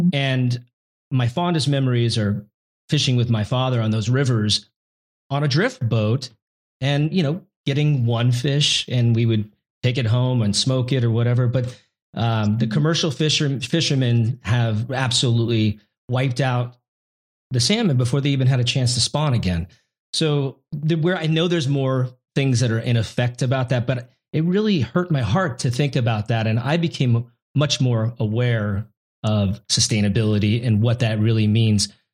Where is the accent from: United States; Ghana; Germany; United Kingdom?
United States; Pacific Northwest; I grew up in the Pacific Northwest, Washington, Oregon, Idaho, those states.